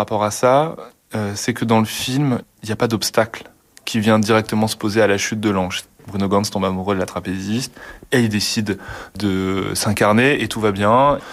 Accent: Tourcoing, Hauts-de-France, France; J'ai grandi à Tourcoing

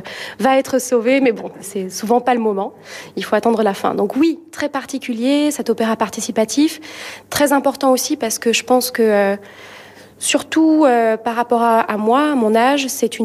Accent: Occitanie, France; moi je viens du sud de la France, donc des très grandes maisons vers Perpignan, des maisons d'opéra, il n'y en a pas beaucoup

